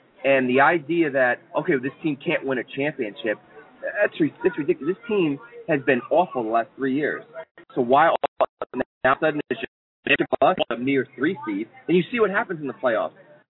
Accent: New York, United States; we have to like the Knicks because I'm from New York.

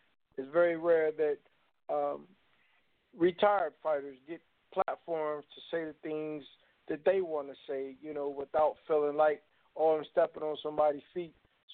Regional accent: Indianapolis, Indiana, United States; I'm from Indianapolis, Indiana.

